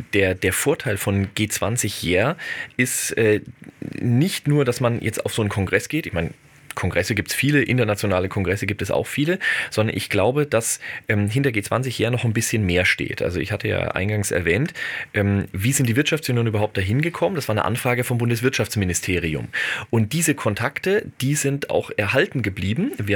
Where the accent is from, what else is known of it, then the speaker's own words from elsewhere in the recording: Würzburg, Bavaria, Germany; Ja, ich komme aus Würzburg, also in Würzburg gibt es kein freies WLAN überall.